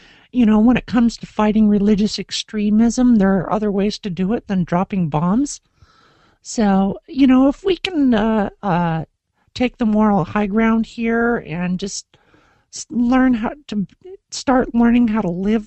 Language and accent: English; United States; I will be able to start feeling good about being an American again